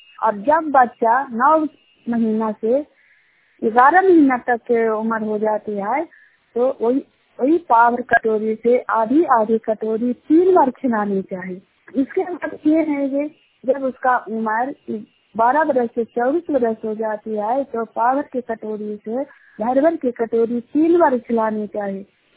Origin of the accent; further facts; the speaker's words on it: Chinyar, India; मैं चिन्यार गांव का रहने वाली हूं और चांदनी तिरका महिला ग्राम संगठन का सीएम हूं और तिरका प्रखंड का निवासी हूं।